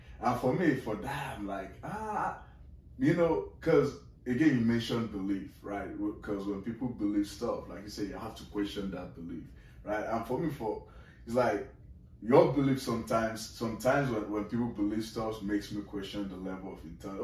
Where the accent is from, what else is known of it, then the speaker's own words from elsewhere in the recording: Nigeria; moved away; growing up in Nigeria. There are certain beliefs I had, and then when I came here, started learning different stuff